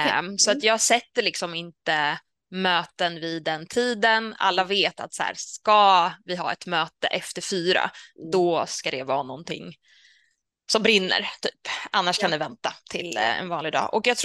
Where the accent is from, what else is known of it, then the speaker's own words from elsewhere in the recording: Värmland, Sweden; now in Stockholm, Sweden; jag är ju från Värmland. Så att våra föräldrar bor ju inte i närheten på något sätt.